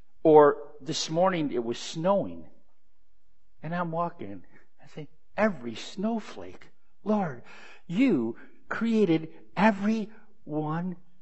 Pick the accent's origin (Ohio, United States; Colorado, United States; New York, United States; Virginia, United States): New York, United States; We're from upstate New York.